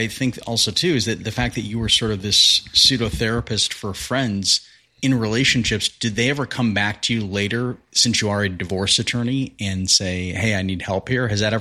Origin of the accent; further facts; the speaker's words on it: Midwest, United States; Similarity is we're both white, we're both human, and we're both from the Midwest.